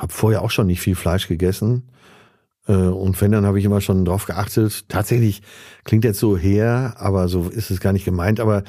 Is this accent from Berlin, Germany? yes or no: no; Essen, North Rhine-Westphalia, Germany; born there; 1965 bin ich in Essen zur Welt gekommen.